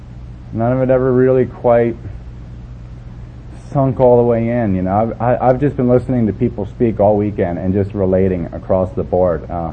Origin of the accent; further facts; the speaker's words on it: Brooklyn, New York, United States; born there; I was born in Brooklyn, and I'll prove it.